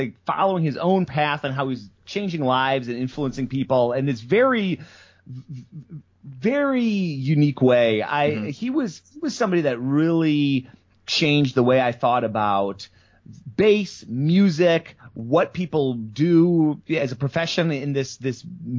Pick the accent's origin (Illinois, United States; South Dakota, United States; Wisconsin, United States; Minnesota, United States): South Dakota, United States; And I grew up in South Dakota. So I was like South Dakota teenage punk rock scene